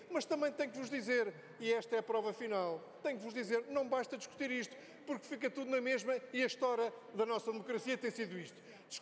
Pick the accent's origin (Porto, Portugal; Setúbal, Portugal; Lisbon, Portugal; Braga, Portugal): Lisbon, Portugal; Nasci em Lisboa, vivi grande parte da minha vida em Lisboa, fui cabeça de lista pela Iniciativa Liberal em Lisboa, amo Lisboa